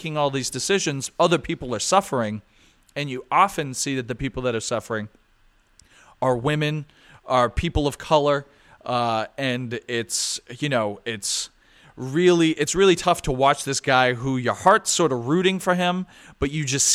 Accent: Boston, Massachusetts, United States; accent: Boston; It's like, I'm from Boston. I have a Boston accent, as I'm told all the time, but I just can't understand it.

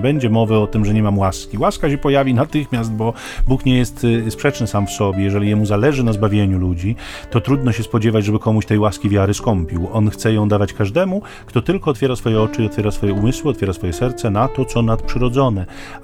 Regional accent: Gdynia, Pomeranian Voivodeship, Poland; ja jestem z Gdyni

